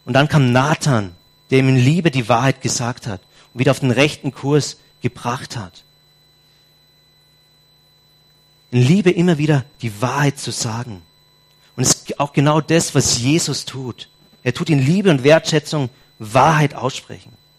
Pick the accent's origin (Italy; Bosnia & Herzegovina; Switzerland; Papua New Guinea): Papua New Guinea; Wir sind ja als Missionarsfamilie in Papua-Neuguinea aufgewachsen